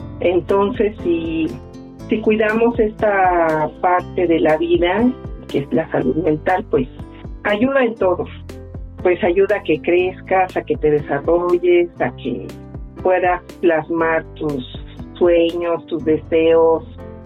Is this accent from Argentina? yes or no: no; Mexico City, Mexico; soy de la Ciudad de México.